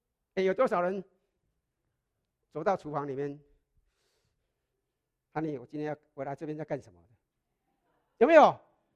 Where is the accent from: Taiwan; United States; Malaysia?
Taiwan; 我记得我以前小时候在以前小时候在台湾的时候